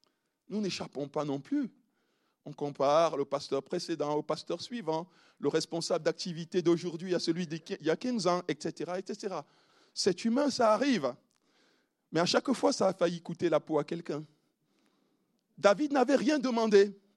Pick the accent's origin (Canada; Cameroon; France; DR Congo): Cameroon; Et chez moi, au Cameroun, c'est comme ça qu'on fait.